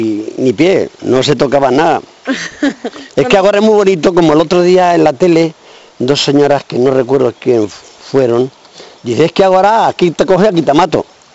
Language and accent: Spanish; Ledaña, Castilla-La Mancha, Spain; Pues allí en el pueblo, en Ledaña, en mi pueblo.